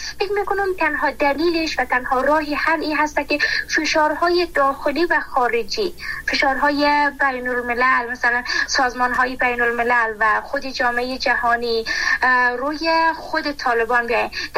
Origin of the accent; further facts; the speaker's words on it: Afghanistan; من خودم به عنوان یک بانو از افغانستان هستم